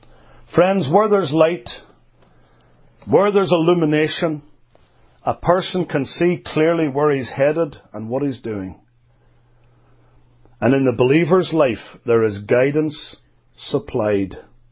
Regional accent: Northern Ireland, United Kingdom; now in United States; quite often you have to take with you what they call here in America a flashlight. And what we called growing up in Ulster, a torch.

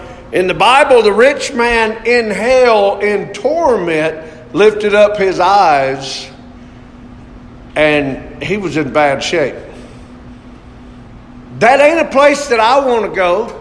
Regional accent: the South, United States; accent: Southern; And Sandy would have heard it in Southern. Because I speak Southern.

